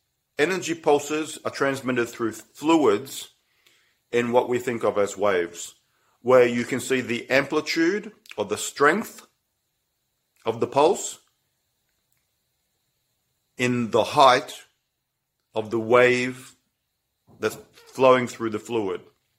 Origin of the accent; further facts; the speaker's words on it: Australia; now in Estonia; And I'm Australian, and I live here with an EU passport